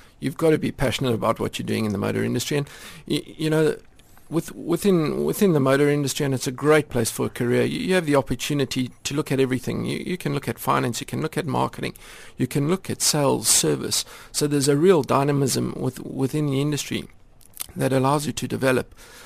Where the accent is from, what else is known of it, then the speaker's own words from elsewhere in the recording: South Africa; I finished my undergraduate degree in South